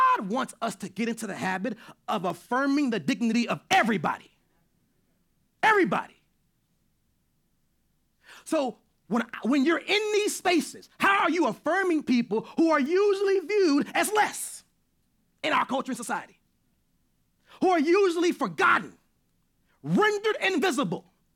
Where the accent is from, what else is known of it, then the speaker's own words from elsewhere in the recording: the South, United States; Uh-oh. See, I'm a Southerner. We do this naturally.